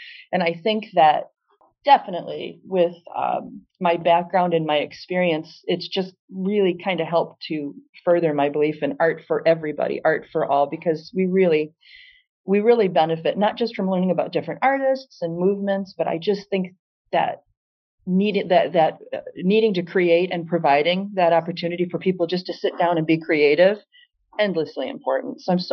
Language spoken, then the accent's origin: English; Ann Arbor, Michigan, United States; moved away as an adult; growing up in Ann Arbor and the Ann Arbor public school system, I was very fortunate to just have every type of art experience and just so much culture given my way.